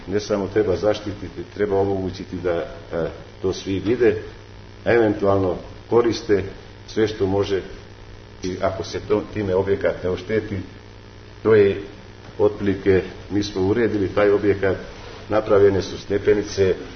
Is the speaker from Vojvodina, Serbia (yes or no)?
yes; Vojvodina, Serbia; znate kako kod nas u Vojvodini kažemo, pored Vršačkog brega, Fruške gore, najveće su bruda ludaje